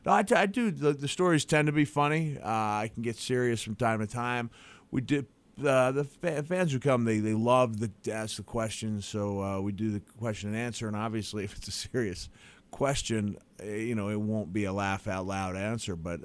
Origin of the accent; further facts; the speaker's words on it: New York, United States; Well, I knew I'd get a certain amount of comps, but I'm from New York, so I knew a place would be rocking with … friends and family.